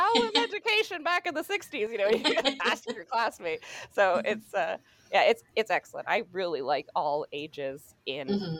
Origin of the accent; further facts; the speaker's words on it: Quebec, Canada; growing up in the Gatineau Park of, if anyone is, or at least has visited Ottawa and has gone into the Gatineau Hills, that's it's a beautiful area.